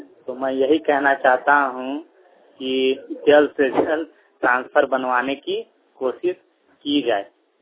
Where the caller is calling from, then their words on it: Manjura, Jharkhand, India; ग्राम post मंजूरा, थाना कसमार, जिला बोकारो से बोल रहा हूँ।